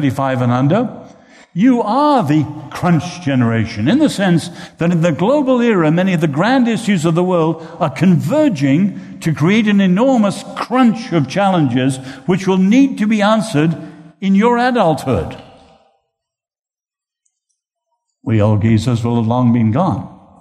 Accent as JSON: {"language": "English", "country": "Ireland", "said": "I'm proud as an Irishman to say"}